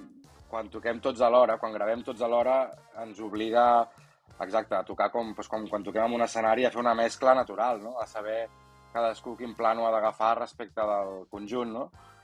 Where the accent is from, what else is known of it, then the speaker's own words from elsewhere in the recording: Catalonia, Spain; crec que som tots catalans, els músics